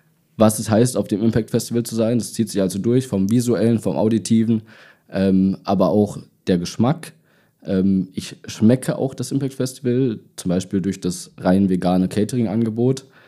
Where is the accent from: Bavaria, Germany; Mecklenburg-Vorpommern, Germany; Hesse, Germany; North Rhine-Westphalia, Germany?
Hesse, Germany; Fulda; also born or lived in Leipzig; Ich komme nicht aus dem Odenwald. Ich komme aus dem schönen Fulda, also eigentlich gar nicht so weit weg. War aber zuletzt in Leipzig